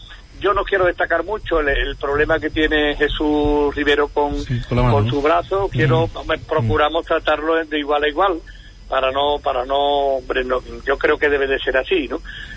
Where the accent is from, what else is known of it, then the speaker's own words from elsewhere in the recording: Jerez de la Frontera, Andalusia, Spain; Lógicamente si te hablo de Jerez, que mi tierra